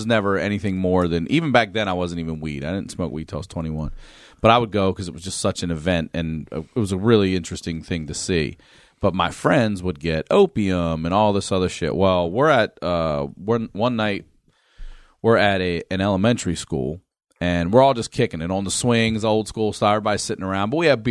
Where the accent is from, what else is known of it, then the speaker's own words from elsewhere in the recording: Maryland, United States; I grew up in Maryland. We were on our way to Hanover, Pennsylvania.